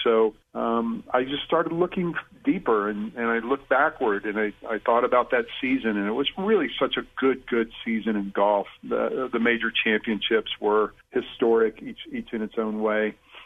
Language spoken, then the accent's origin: English; Kansas City, Missouri, United States; I'm from Kansas City. I grew up in Missouri.